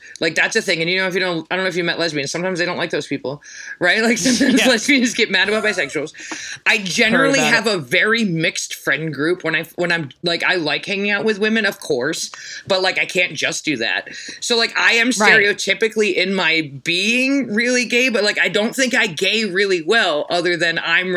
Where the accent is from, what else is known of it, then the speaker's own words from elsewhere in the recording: Virginia, United States; oh my God, we're from Virginia. Oh. Right? Yeah. And then I'm like, but we're all from here.